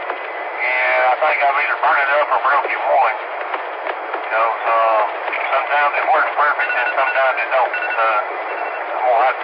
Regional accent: West Virginia, United States; moved away as an adult; I'm originally from West Virginia and moved down here 3 months into 99 and been here ever since. I hadn't been home in about 15 years.

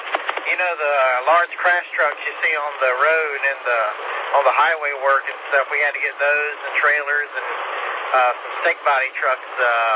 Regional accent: Johnson City, Tennessee, United States; And I hear that Johnson City, that's where my family's from. We're from Johnson City in the Elizabethton area.

